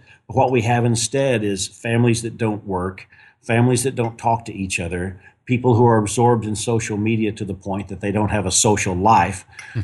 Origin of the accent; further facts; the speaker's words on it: Texas, United States; I grew up in Texas. And every young man who grows up in Texas, or at least in my generation who grew up in Texas, was filled with the story of the Alamo